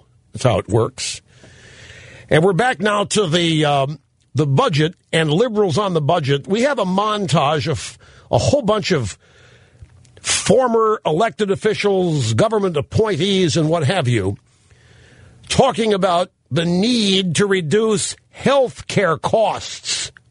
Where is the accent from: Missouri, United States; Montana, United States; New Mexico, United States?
Missouri, United States; Cape Girardeau; You know, I grew up in Cape Girardeau, Missouri.